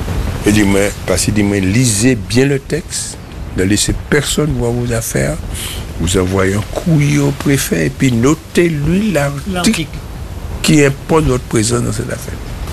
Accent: Guadeloupe; Je suis guadeloupéen.

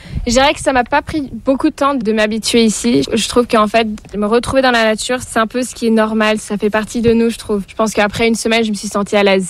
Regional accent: Hong Kong; J'étais née à Hong Kong et j'ai grandi à Hong Kong. Donc ma mère, elle vient d'Hong Kong et puis mon père, il vient de France.

